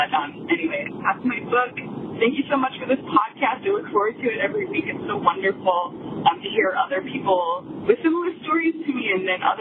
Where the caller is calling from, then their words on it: Ohio, United States; I am calling from Ohio.